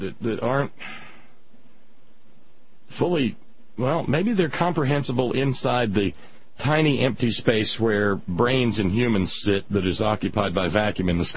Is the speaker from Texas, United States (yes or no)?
yes; Texas, United States; my home state of Texas